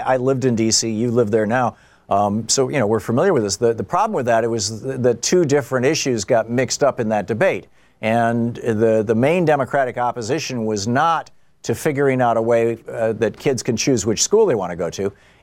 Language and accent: English; United States; My position as an American, not as a libertarian, would be that we should invest in our children.